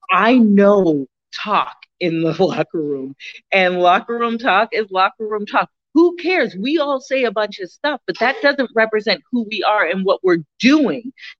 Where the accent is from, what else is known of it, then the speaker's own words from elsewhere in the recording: Boston, Massachusetts, United States; So he's a New Yorker. I'm Bostonian.